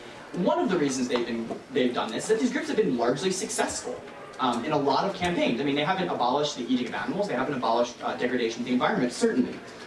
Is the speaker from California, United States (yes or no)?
no; Pennsylvania, United States; I'm from Pennsylvania. We have a high concentration of white supremacists. Pennsylvania Pride, thank you.